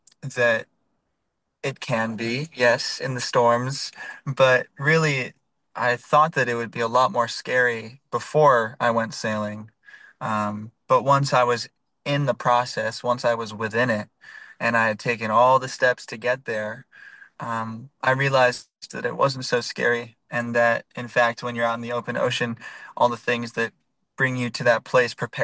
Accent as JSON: {"language": "English", "region": "Colorado", "country": "United States", "tie": "born or raised there", "said": "I was raised in Colorado, landlocked."}